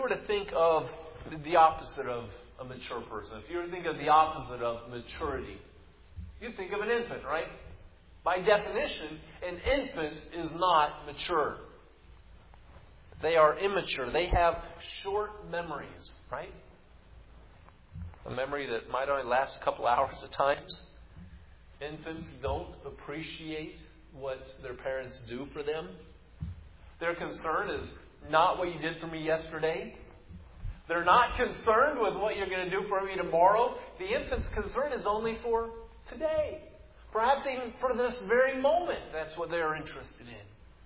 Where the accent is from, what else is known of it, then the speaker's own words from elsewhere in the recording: Oklahoma, United States; I'm from Oklahoma.